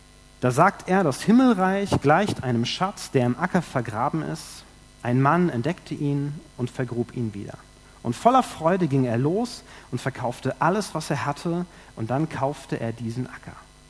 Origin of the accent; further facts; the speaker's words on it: Kenya; ich kann meine Vergangenheit nicht verleugnen, ich bin in Kenia aufgewachsen, mir war sofort dieser Kontrast vor Augen.